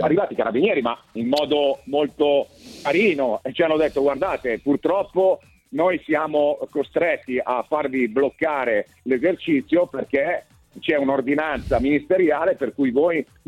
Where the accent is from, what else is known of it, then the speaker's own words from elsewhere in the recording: Milan, Lombardy, Italy; io sono nato a Milano, sono milanese, forse uno degli ultimi pochi milanesi che sono in circolazione, e quindi vivo e respiro la città da quando ero bambino. Poi il lavoro mi ha portato a vivere in altre città, però questa è sempre stata la mia città